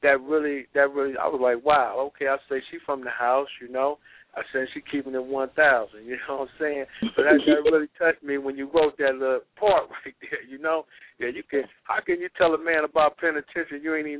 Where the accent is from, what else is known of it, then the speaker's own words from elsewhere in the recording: Detroit, Michigan, United States; born there; I wasn't born in Bloomfield Hill. I was born in the Black Bottoms. You dig? And that's where I go when I'm in the city.